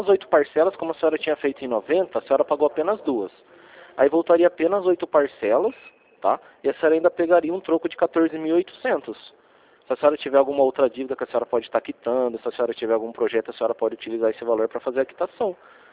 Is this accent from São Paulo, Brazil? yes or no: yes; Rio Claro, São Paulo, Brazil; Só que eu sou de Rio Claro.